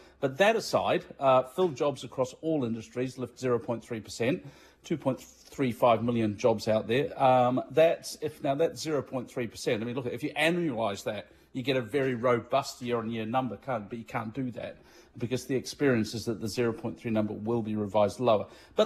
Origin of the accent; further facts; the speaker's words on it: Manchester, North West England, United Kingdom; Born and raised. Born and raised in Manchester.